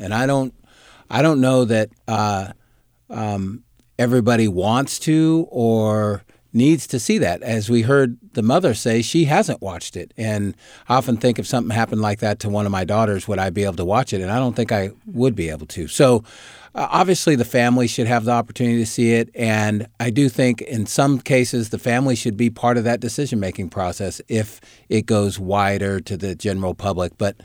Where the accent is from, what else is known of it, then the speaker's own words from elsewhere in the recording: Oak Park, United States; So my understanding is growing up in Oak Park and witnessing violence, living in this world as a Black man